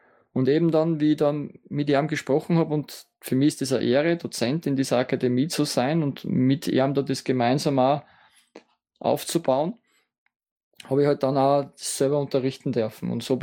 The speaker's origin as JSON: {"language": "German", "country": "Austria", "said": "ich bin aus Österreich"}